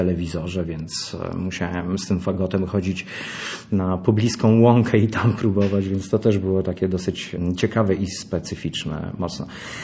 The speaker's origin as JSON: {"language": "Polish", "town": "Brodnica", "region": "Kuyavian-Pomeranian Voivodeship", "country": "Poland", "said": "Bo pochodzę z Brodnicy, miasta z trójkątnym rynkiem, generalnie fantastyczne miejsce, myślę, że ono mnie bardzo mocno kształtowało."}